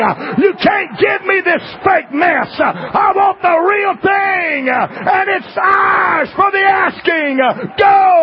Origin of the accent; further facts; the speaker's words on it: Louisiana, United States; See, I'm from Louisiana. We know how to cook there.